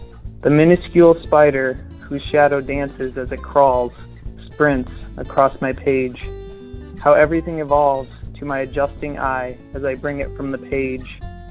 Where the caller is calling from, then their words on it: St. Louis, Missouri, United States; I'm calling from St. Louis, Missouri, 4th October, 2020.